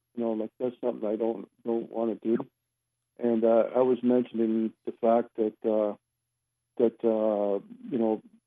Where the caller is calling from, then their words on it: London, Ontario, Canada; I'm from London, Ontario.